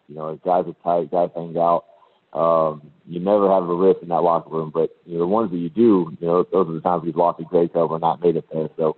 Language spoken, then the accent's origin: English; United States; You know, being American, being up here, but having a voice